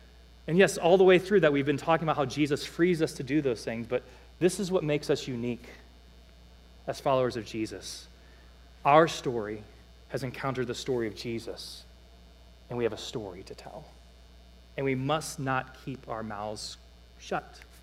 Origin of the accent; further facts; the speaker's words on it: Cleveland, Ohio, United States; Some of you guys know I grew up in Cleveland.